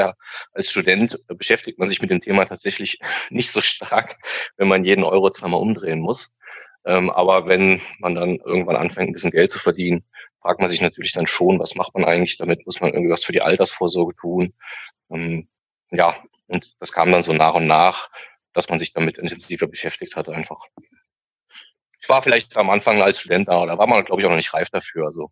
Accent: Rhineland, Germany; bin natürlich als Rheinländer auch Karnevalist.

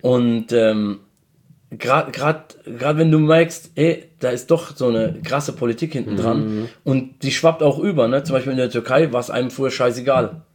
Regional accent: South Governorate, Lebanon; Genau, wir kommen aus Südlibanon.

